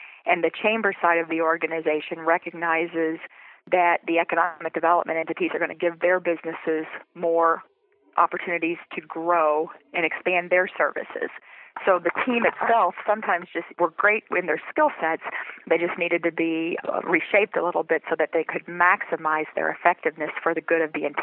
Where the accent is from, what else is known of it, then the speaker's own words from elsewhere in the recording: Jeffersonville, Indiana, United States; I'm practicing what I love in my hometown. I was raised in Jeffersonville, Indiana